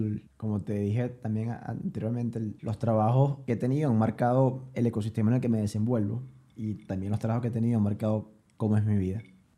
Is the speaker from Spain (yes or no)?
no; Venezuela; moved away; yo dejé de compartir con mi familia cuando me fui de Venezuela. Y gracias a mi trabajo puedo ayudar a mi familia en Venezuela.